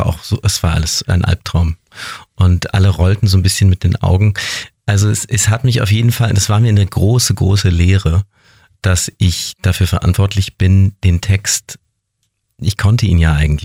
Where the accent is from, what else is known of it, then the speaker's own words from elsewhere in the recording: Hilden, North Rhine-Westphalia, Germany; born there; also born or lived in Grevenbruch / Fulda; Im Pass steht Hilden. Wir haben zu der Zeit in Grevenbruch gewohnt.